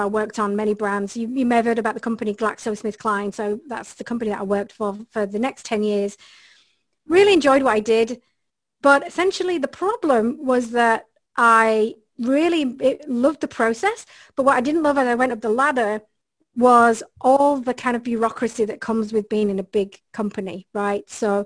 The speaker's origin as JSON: {"language": "English", "town": "Bradford", "region": "Yorkshire and the Humber", "country": "United Kingdom", "said": "So as you can probably detect in my voice, I'm originally from England, a little town called Bradford, which is in the north of England. So the north of England is pretty much known for just kind of what we call grafting, right? So like working class"}